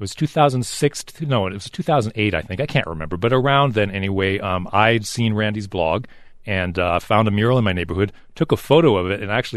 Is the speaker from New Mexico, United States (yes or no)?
yes; New Mexico, United States; now in Tucson, United States; I grew up in northern New Mexico.